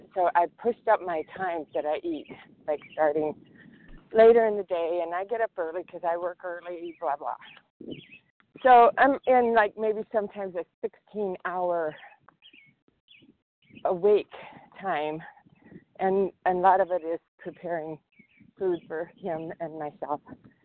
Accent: Chicago, Illinois, United States; I'm from Chicago.

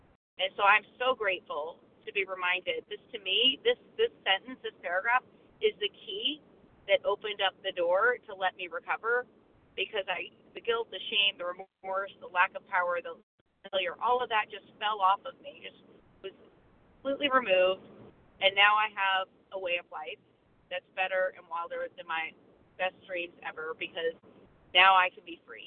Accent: Tennessee, United States; I'm driving. Hopefully the background noise isn't too bad. I'm from Tennessee, recovered

